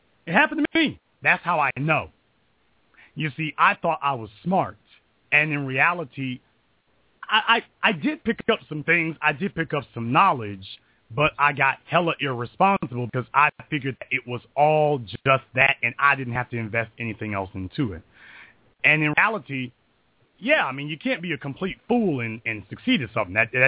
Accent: Louisiana, United States; I'm from Louisiana, and I know it's hot as hell in Southern California.

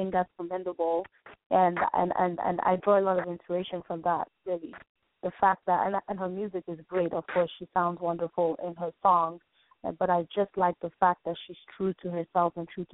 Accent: Nigeria; I'm Nigerian originally

